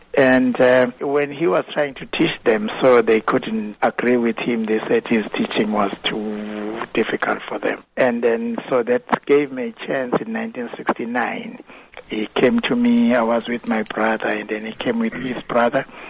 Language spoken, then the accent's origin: English; South Africa; English is a second language; Yes, we're all from South Africa.